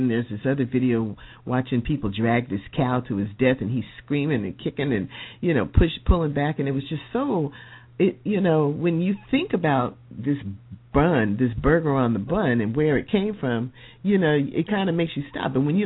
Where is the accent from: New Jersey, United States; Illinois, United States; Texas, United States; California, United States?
New Jersey, United States; Okay, yes. I'm from New Jersey, and I'm here for that reason, because the snow was on my last nerve. But I went to undergrad in upstate New York.